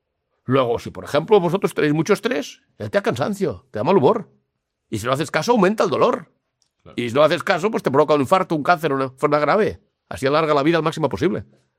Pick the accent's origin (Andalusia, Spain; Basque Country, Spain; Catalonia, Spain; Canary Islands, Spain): Catalonia, Spain; born there; Yo nací en Cataluña. Y mucho tiempo fuera de Cataluña. Puc parlar català com vulguis. Lo que se aprende pequeño no se cambia.